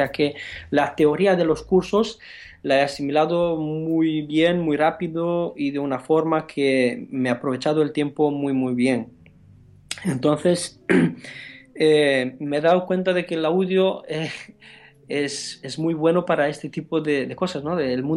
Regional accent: Romania; Spanish is a second language; moved away as an adult; now in Spain; Yo soy extranjero aquí en España, soy rumano y estaba trabajando en la construcción

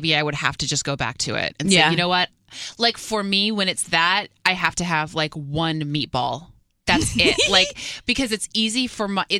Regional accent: Wisconsin, United States; when he found out I was from Wisconsin

